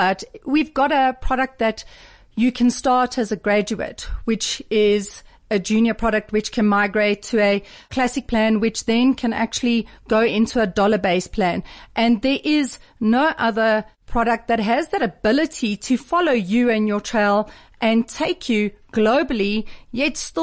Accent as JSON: {"language": "English", "country": "South Africa", "said": "as a millennial traveling, that if I look back, I would have loved to have known that, because I think South African, I am South African"}